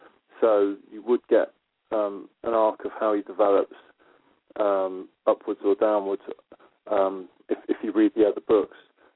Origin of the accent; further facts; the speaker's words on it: United Kingdom; if you're a kid growing up in Britain during the 70s and 80s, it's all about American stuff.